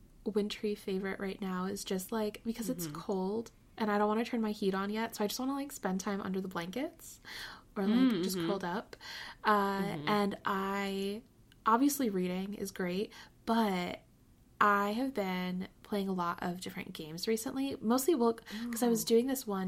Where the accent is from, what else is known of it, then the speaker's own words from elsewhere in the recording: Pennsylvania, United States; I grew up in Pennsylvania. There obviously was more community theater productions